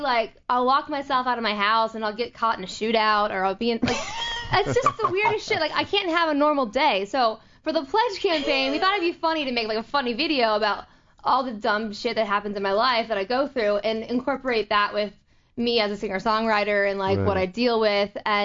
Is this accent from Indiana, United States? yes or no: no; Orlando, Florida, United States; now in Los Angeles, United States; I'm from Orlando, Florida